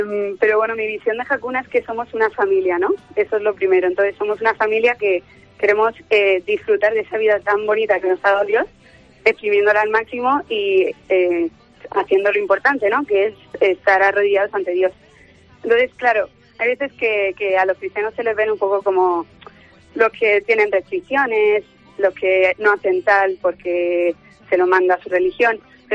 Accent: Almería, Andalusia, Spain; soy de Almería de toda la vida. Estoy estudiando ahora ingeniería eléctrica aquí en la universidad

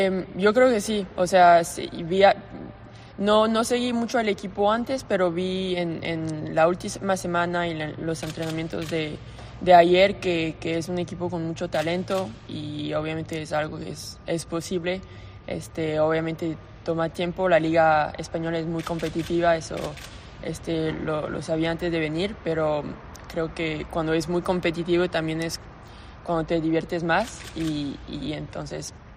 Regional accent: Mexico; hablo español, soy de México y ya se siente un poco más como casa.

